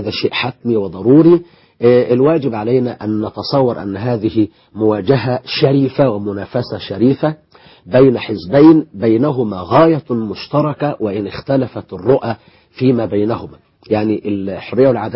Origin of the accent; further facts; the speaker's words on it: Egypt; بلدنا مصر